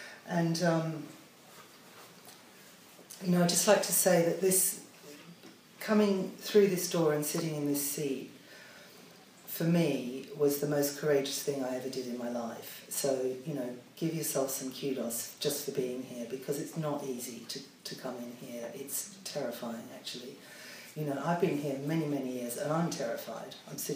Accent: Australia; my story is that I'm from Australia, and I was, you know, born into a family that was, you know, bohemian

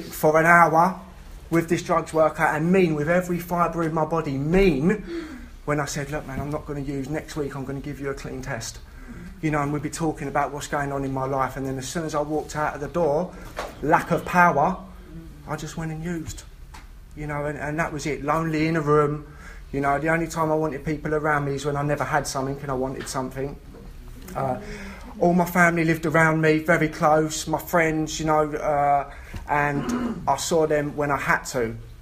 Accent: London, United Kingdom; I'm from London originally, some of you might have guessed by the accent

